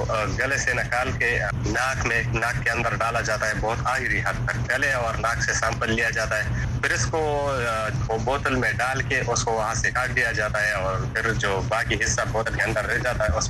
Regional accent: Buner, Khyber Pakhtunkhwa, Pakistan; بنیر, اور علاقے کا نام جو ہے امازے ہے, گاؤں کا نام چروڑ ہے.

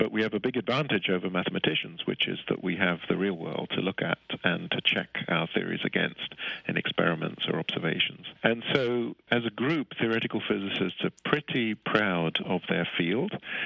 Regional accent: South Africa; I'm South African.

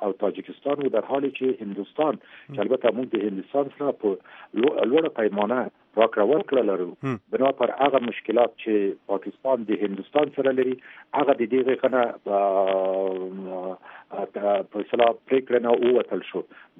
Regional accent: Khost, Afghanistan; دغه زه هم د خوست یم، د هغې ځای نه د دغه کاروبار کېږي

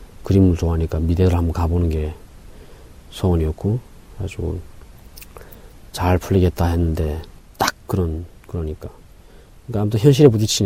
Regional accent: North Korea; moved away; also born or lived in China; 98년 3월에 북한을 탈북하여서 중국에 한 4년 정도 체류되어 있다가

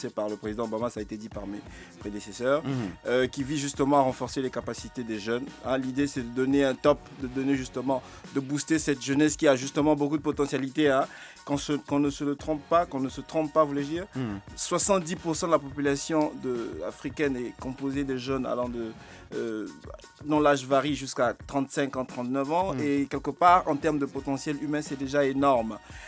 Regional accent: Pointe-Noire, Republic of the Congo; Je viens de la République du Congo-Brazzaville, plus précisément de la ville de Pointe-Noire, la ville côtière.

